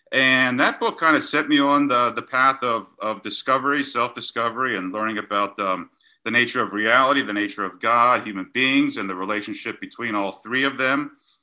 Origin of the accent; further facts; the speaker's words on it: Pennsylvania, United States; I grew up in Pennsylvania, about 75 miles outside of Philadelphia.